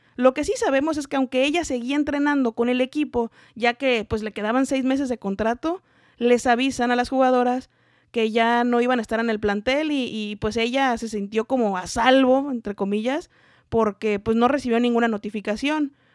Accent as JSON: {"language": "Spanish", "country": "Mexico", "said": "yo soy chiva de corazón y chola de nacimiento. Pero antes de eso, pues soy una mujer mexicana"}